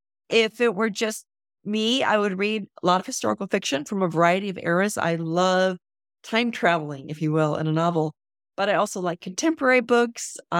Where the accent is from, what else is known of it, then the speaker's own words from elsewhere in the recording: United States; Since I am an American, I very much have an American voice.